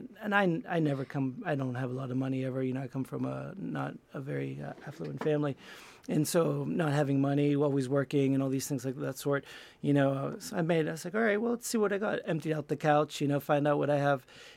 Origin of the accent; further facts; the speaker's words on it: Pittsburgh, Pennsylvania, United States; born there; I was born right here in Pittsburgh, Pennsylvania, and there's no reason why I should know this music either.